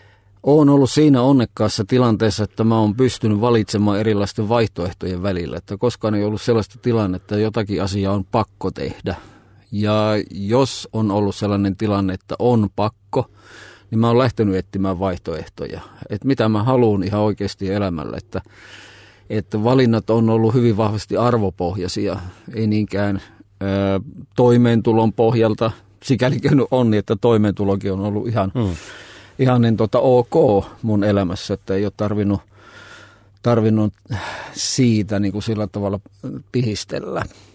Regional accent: Joensuu, North Karelia, Finland; moved away as an adult; mä oon Joensuusta kotoisin ja hyvin vahva tämmöinen pohjois-karjalainen identiteetti ollut ja se oli hyvin rakas paikkakunta siinäkin vaiheessa, kun vähän reilu 20 vuotta sitten muutin pääkaupunkiseudulle.

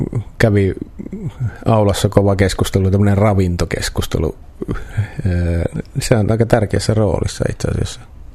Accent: Kainuu, Finland; mä tulen Kainuusta

